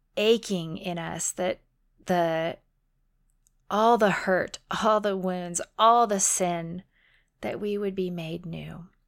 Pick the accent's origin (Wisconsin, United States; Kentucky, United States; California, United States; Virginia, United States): California, United States; So I grew up in California